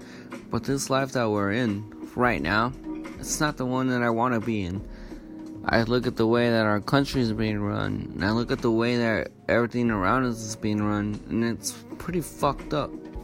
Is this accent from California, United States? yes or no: yes; San Bernardino, California, United States; Coming at you live from San Bernardino again. It's my hometown. It's where I'm from.